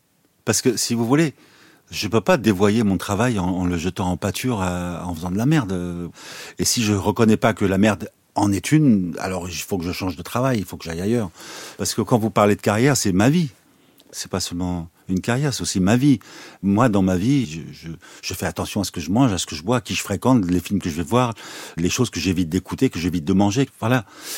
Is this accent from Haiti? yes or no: no; France; Et ça, je le comprends en tant qu'Arménien, et je le comprends en tant que Français